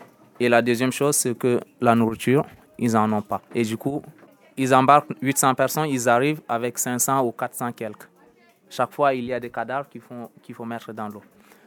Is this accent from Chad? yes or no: yes; Lac, Chad; Si je dis que je suis tchadien, la région où j'ai grandi, c'était au cœur du lac Tchad, entre le Cameroun, le Tchad et le Nigeria.